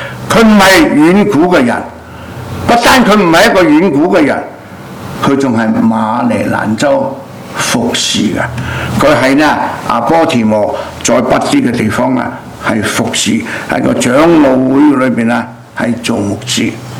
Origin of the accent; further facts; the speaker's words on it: Guangdong, China; 我哋廣東人好少用呢啲咁嘅字啊